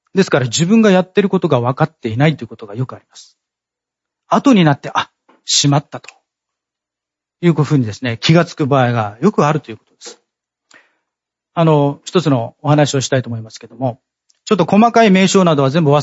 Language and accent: Japanese; Ogimi, Okinawa, Japan; 実は、私の地元、大宜味村にもですね、田滝という、それなりに有名な滝があります。